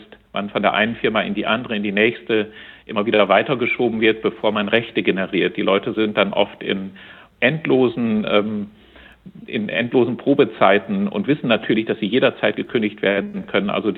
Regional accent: Lower Saxony, Germany; born there; Ich komme gebürtig aus dem Oldenburger Münsterland

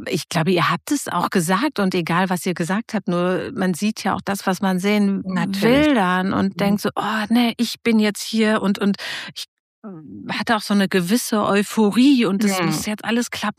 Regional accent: North Rhine-Westphalia, Germany; ich komme aus Ostwestfalen, da ist dieses Anderssein und Introvertiertsein vielleicht nochmal besonders ausgeprägt.

